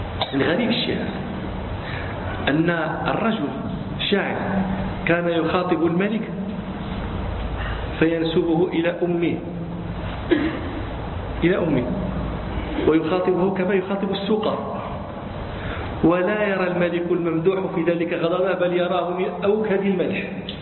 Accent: Morocco; أنا مغربي، أنتم تفسرون لابن اللبون، أنا ما أعرفه إلا في الشعر، ما أراه في الرباط.

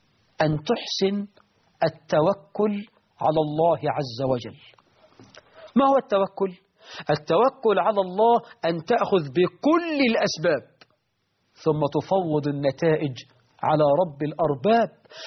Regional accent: Egypt

